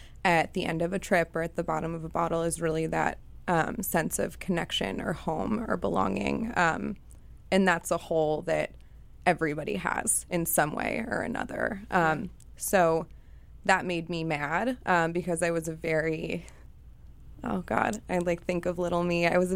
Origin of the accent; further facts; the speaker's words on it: Chicago, Illinois, United States; I grew up in Chicago with a mother who was an addict and also really depressed